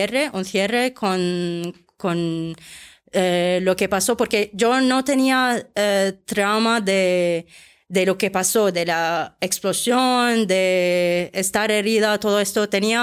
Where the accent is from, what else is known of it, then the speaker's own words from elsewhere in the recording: Syria; moved away; also born or lived in Russia; Por eso en 2017 salí de Siria y me quedé en Rusia por 5 años, pero sabiendo que esto no es mi destino final